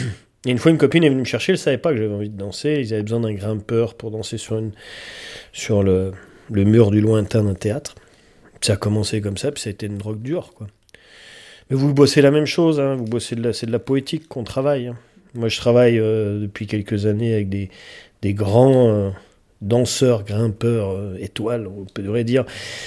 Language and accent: French; Auvergne-Rhône-Alpes, France; also born or lived in Lyon; je viens des Alpes, je suis né à Lyon, j'ai passé du temps à Lyon, mais je me considère avant tout comme alpin. Ça, c'est ma terre de cœur